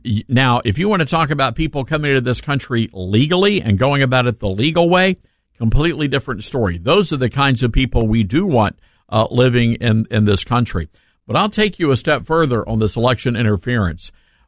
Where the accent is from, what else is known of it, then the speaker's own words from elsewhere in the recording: Memphis, Tennessee, United States; they had the same issue in Memphis, my hometown, and that's why I bought a news radio station